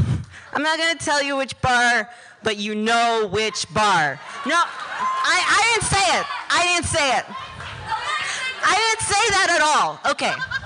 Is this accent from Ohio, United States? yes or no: yes; Cleveland, Ohio, United States; Nellie's from Chicago. I'm from Cleveland. We did the classic Midwestern tourist thing